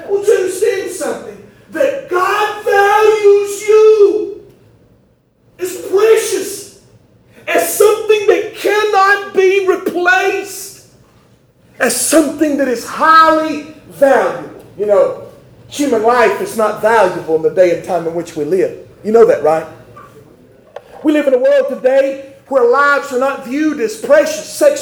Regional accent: Trenton, New Jersey, United States; Nobody, this is Trenton, my hometown. Nobody steals stuff in my hometown.

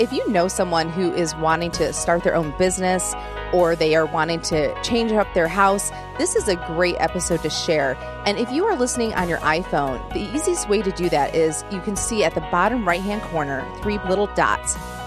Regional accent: Michigan, United States; now in Nashville, United States; A lot of the houses in Nashville do not have basements and I'm from Michigan. So I was used to that.

